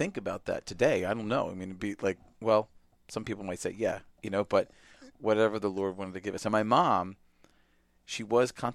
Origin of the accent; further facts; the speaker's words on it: Berwyn, Pennsylvania, United States; also born or lived in Valley Forge; And we grew up in Berwyn. I went to St. Monica's School, and then we moved up to Valley Forge.